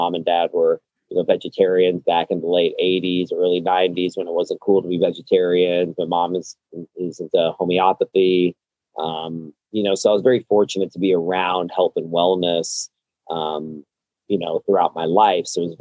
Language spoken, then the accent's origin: English; Austin, Texas, United States; born there; So I was born in Austin.